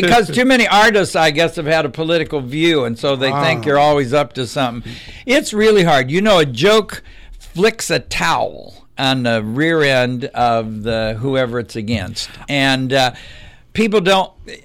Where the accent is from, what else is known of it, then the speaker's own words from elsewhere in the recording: Lorain, Ohio, United States; And I'm a guy. I'm just a white guy from Lorraine.